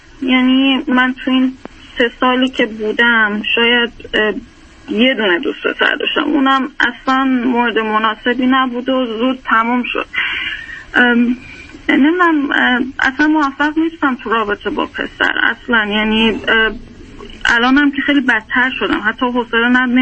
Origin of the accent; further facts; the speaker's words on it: Iran; now in Canada; من یه 3 سال پیش حدودن از ایران خارج شدم و اومدم کانادا.